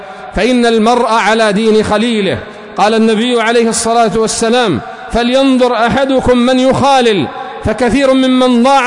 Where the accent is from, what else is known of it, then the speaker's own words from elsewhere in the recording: Yemen; لو نظرنا هنا في بلادنا اليمن وفي المناطق المحررة على الخصوص